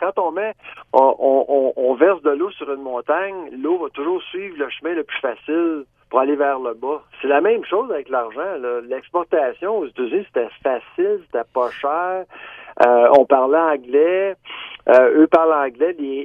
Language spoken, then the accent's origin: French; Quebec, Canada; moved away; moi, je suis Québécois qui ne vit plus au Québec.